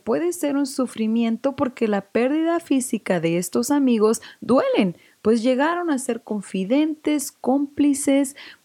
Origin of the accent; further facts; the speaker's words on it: Mexico; also born or lived in Arizona; now in United States; La primera fue cuando me vine de México para acá, y creo que esa fue la que más me dolió. Y la segunda fue cuando me mudé a Colorado de Arizona.